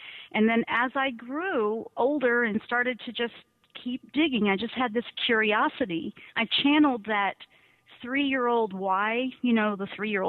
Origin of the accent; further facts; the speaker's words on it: Southeast, United States; I grew up in the South. Southeast, where it's a little more like, oh, that's not cool.